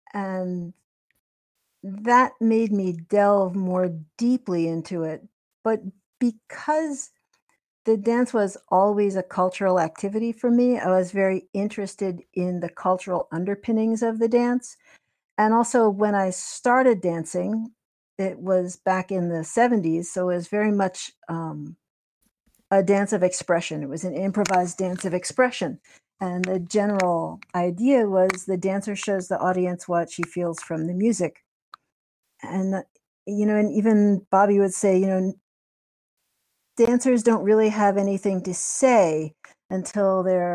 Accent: Brooklyn, New York, United States; Yeah, I grew up in Brooklyn, New York, and when the gal down the street got tired of giving lessons

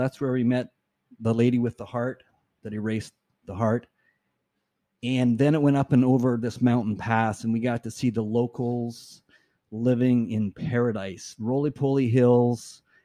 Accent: Western Canada, Canada; And you get to explain to people that, yes, we're Canadian and no, we don't speak French because we're from the West.

